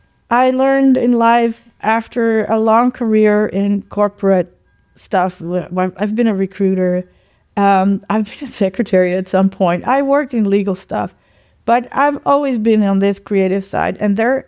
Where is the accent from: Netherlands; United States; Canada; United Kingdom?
Netherlands; now in Germany; I am Dutch, half Danish, half Dutch, actually. I grew up in the Netherlands. I currently reside in Germany, but I love to live all over the world.